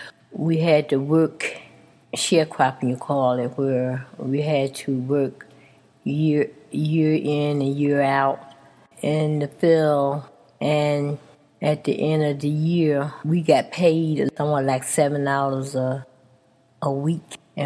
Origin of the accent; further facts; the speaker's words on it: Spring Hill, North Carolina, United States; now in Pennsylvania, United States; I grew up in North Carolina, in a little town called Spring Hill. I was born there, and I lived there until 1957. That's when I left and came to Pennsylvania.